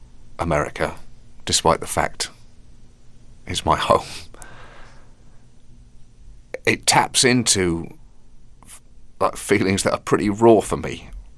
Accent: United Kingdom; like you say, I'm British. You know, there is a fundamental affection to an extent for British people

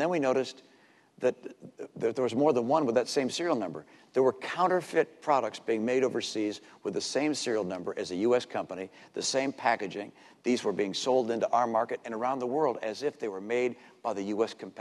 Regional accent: Detroit, Michigan, United States; born there; I'm a son of Detroit. I was born in Detroit. My dad was head of a car company. I like American cars.

